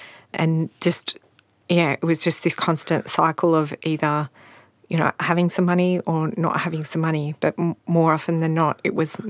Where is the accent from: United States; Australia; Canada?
Australia; Sydney, New South Wales; growing up in Sydney